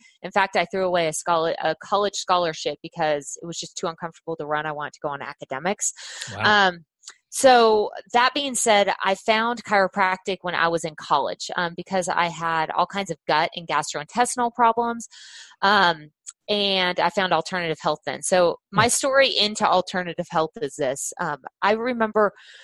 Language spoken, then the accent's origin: English; Texas, United States; but I did a lot of my growing up in Texas. Texas is pretty flat, so there's none of the mountain experience that you can have.